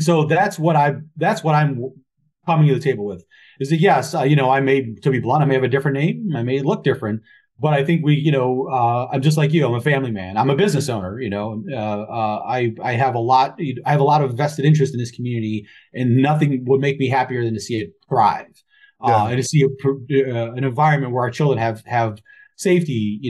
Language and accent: English; Rochester, Michigan, United States; So I grew up in, you know, for most of my formative years, high school, middle school, I grew up in Rochester, Michigan, you know, 90, even to this day, it's like 90% white.